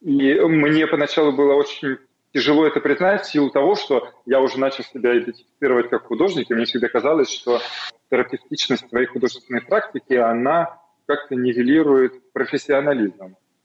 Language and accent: Russian; North Caucasus, Russia; Я с Северного Кавказа. Я рос в 90-е годы.